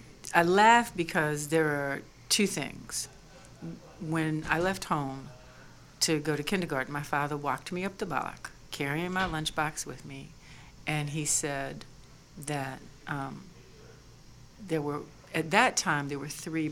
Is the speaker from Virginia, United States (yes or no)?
yes; Lynchburg, Virginia, United States; So I'm from Lynchburg, Virginia. I am the oldest of five.